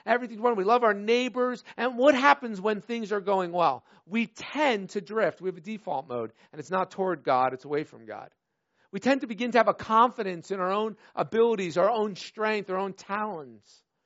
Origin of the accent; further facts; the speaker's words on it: New Jersey, United States; now in Wisconsin, United States; My parents live in New Jersey. I grew up in New Jersey, the Garden State. Don't make fun of it. It is the Garden State.